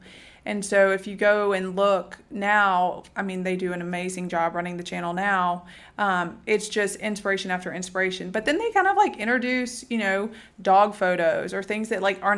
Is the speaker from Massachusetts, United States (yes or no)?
no; Nashville, Tennessee, United States; also born or lived in Birmingham, United States; Obviously, I grew up in Nashville, moved to Birmingham for Southern Living.